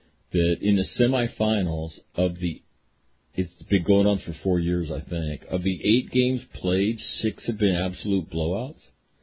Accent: North Dakota, United States; Because we're the hicks from North Dakota.

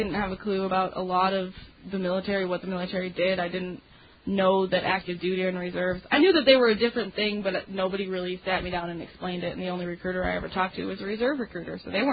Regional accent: Minnesota, United States; also born or lived in Galveston, Texas; I was Born in Galveston, Texas, moved up here at 2 days old, so I've lived in Minnesota my whole life. I lived in the cities for a while

